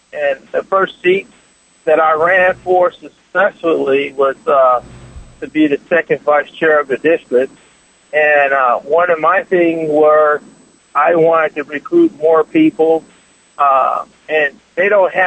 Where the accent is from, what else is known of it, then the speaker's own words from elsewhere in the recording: Chicago, Illinois, United States; now in Colorado, United States; politics has been a part of my life ever since I was a young child growing up in the Chicago area, and parents moving to the Colorado area in the early 80s.